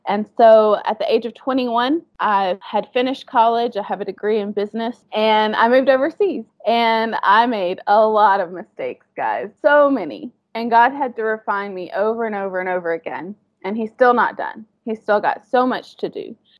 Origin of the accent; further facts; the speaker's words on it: Georgia, United States; I don't know if you can tell it from my accent, but I am from Georgia. And I've actually been transplanted up north because I got married 7 months ago. But before that, I've lived in, I don't even know how many countries anymore, in South Asia